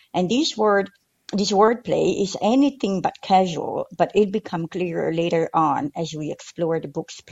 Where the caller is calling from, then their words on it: Milan, Lombardy, Italy; Oh, I'm in Milan, Italy. I flew back home last week to spend some time with my family.